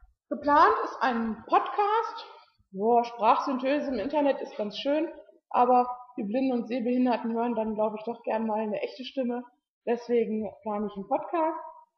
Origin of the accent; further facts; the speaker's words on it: Hanover, Lower Saxony, Germany; also ich bin nicht aus Marburg, ich bin aus Hannover.